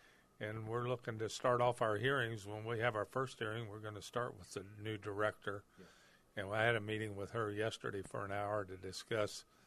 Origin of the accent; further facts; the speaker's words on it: Frankfort, Missouri, United States; I live in just west of Frankfort in the country there. I was raised in Frankfort, south of Hannibal, about 18 miles. North of Bowling Green, about 11 miles.